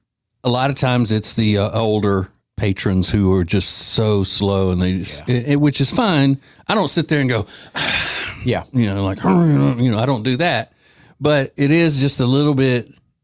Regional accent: Winfield, Louisiana, United States; That's the atmosphere I grew up in Winfield, Louisiana.

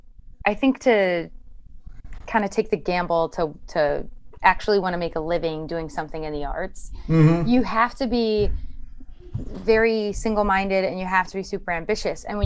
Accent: Chicago, Illinois, United States; I grew up in Chicago.

